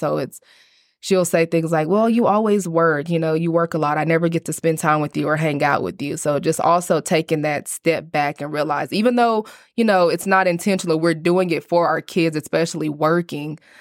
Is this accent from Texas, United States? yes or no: yes; Abilene, Texas, United States; I was born and raised here in Abilene.